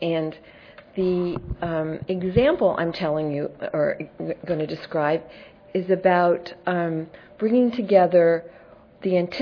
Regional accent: Virginia, United States; I'm from Virginia, so you could figure that out.

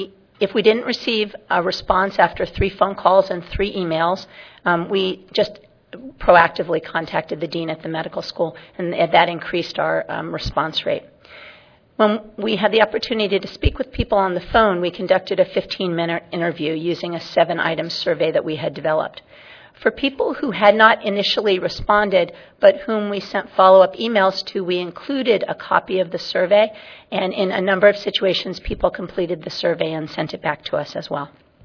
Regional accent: Los Angeles, California, United States; I'm from Los Angeles, so I'm enjoying the sunny but chilly weather.

